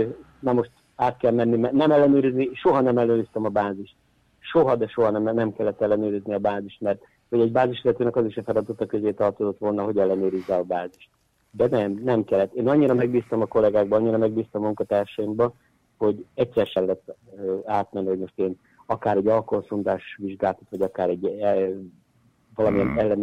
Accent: Jász-Nagykun-Szolnok, Hungary; born there; now in Kecskemét, Hungary; Kecskeméten lakom közel 40 éve, de én nem ott születtem, én a Jánosság szélén születtem, tehát Györgyén születtem, és hát a gimnáziumban Nagykőrösre jártam, és utána kerültem a Kecskemétre.

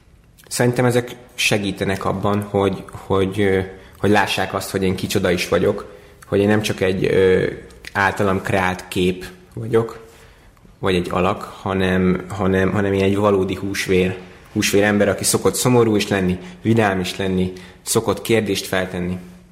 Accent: Kazincbarcika, Borsod-Abaúj-Zemplén, Hungary; born there; now in Budapest, Hungary; mentem Kazincbarcikán a busszal, ott születtem, az az első számú otthonom Budapest után

